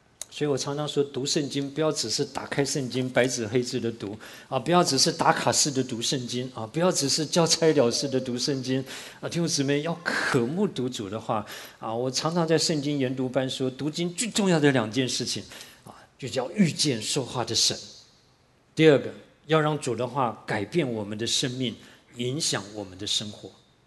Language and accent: Chinese; Taiwan; 我在台湾长大从来没碰过这种温度